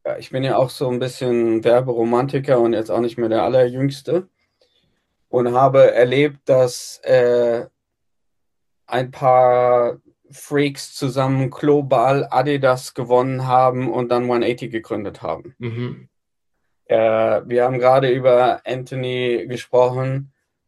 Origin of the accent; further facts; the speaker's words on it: Darmstadt, Hesse, Germany; du weißt ja, ich komme aus Darmstadt.